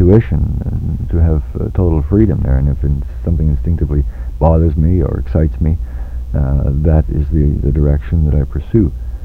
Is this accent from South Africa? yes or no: no; Sault Ste. Marie, Ontario, Canada; when I came down from Sault Ste. Marie to Toronto, the age of 18, to become a student at the art college.